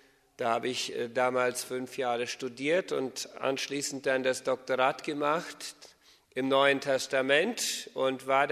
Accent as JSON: {"language": "German", "region": "Chaco", "country": "Paraguay", "tie": "born or raised there", "said": "Ich bin in Paraguay aufgewachsen, Südamerika. Wenn ich nicht weiß, wo das ist. Dort im Chaco. Meine Vorfahren sind von Kanada gekommen, meine Großeltern 1927 und deren Eltern wohl aus der Ukraine, also ja, aus Russland"}